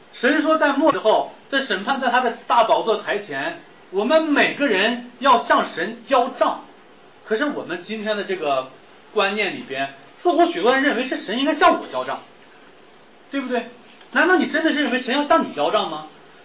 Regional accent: China; 我是中国人

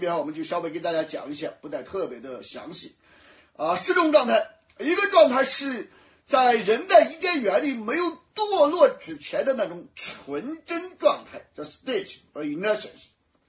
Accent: China; 从我们中国人的角度讲，差不多200年啊，是一张文物了啊。

